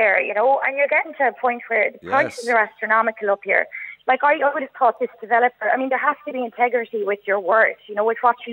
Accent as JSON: {"language": "English", "town": "Limerick", "region": "Munster", "country": "Ireland", "said": "I'm from Limerick"}